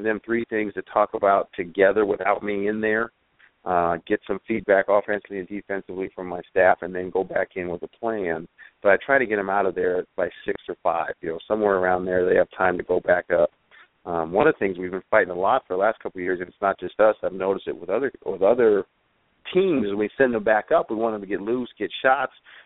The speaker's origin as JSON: {"language": "English", "town": "Billings", "region": "Montana", "country": "United States", "said": "I'm from Billings, Montana, and I'm out in a camp in Salem"}